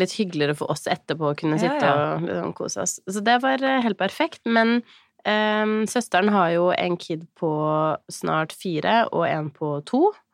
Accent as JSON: {"language": "Norwegian", "town": "Moelven", "region": "Innlandet", "country": "Norway", "tie": "born or raised there", "said": "Vi har jo vært hjemme i Moelven."}